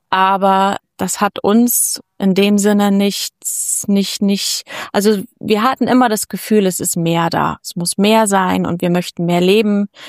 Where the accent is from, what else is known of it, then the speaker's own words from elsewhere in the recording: Northern Germany, Germany; now in Spain; sehr hoch für uns Flachländer, ich komme aus dem Norden